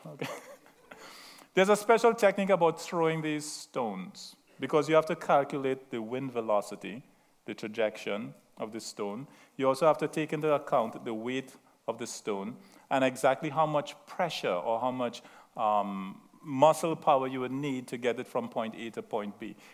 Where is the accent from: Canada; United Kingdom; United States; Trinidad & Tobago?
Trinidad & Tobago; accent: Trinidadian; I have a slight accent, very slight. Okay? I'm from Trinidad. Okay? Southern Island. Venezuela is about 4 or 5 miles off of our coast, right?